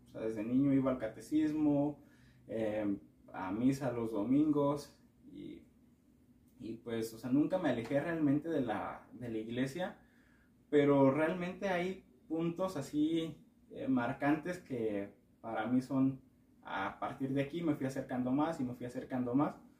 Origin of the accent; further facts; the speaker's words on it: Parral, Chihuahua, Mexico; born there; also born or lived in Santa Bárbara / San Francisco del Oro; Pues yo nací allá en Parral, o sea, en un hospital de Parral. Mi familia es de Santa Bárbara, está cerquita de Parral.